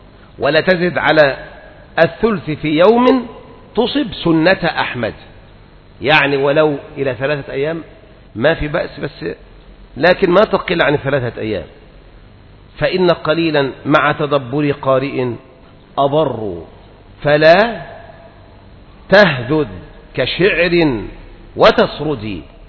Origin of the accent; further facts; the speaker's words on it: Egypt; أنت مثلا عندنا في مصر نقرأ قراءة مثلا حفص